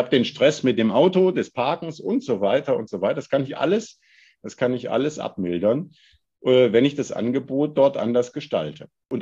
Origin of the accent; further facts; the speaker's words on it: Hesse, Germany; Ich komme aus der Nähe von Bebra, deshalb ja Eisenbahnerhaushalt